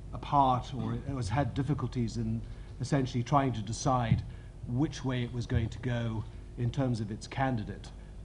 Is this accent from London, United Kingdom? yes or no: yes; London, United Kingdom; I think that as a Londoner, my concern would obviously be that whoever is elected mayor on the 5th of May is somebody that ultimately is concerned about the issues that affect London